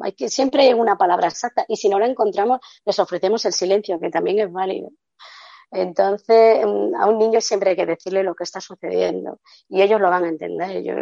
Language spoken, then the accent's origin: Spanish; Spain; al menos en mi país, en España